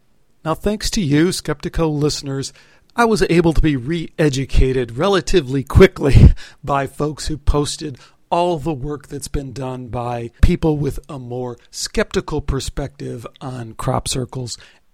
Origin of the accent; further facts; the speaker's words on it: Chicago, Illinois, United States; You know, I'm from Chicago, and like any city or area, the place you come from has a certain set of values that naturally get ingrained into you.